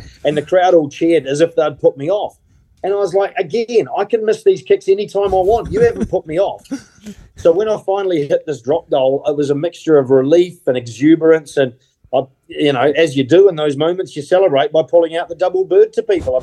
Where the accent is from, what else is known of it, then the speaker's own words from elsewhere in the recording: Christchurch, Canterbury, New Zealand; I was from Christchurch, you know, Crusaders country.